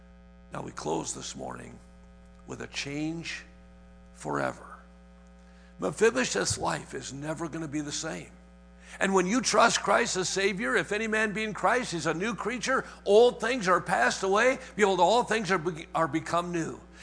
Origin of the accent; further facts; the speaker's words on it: Wisconsin, United States; in Wisconsin where every night my dad opened the Bible and read the Word of God to us as a family, and we had family prayer.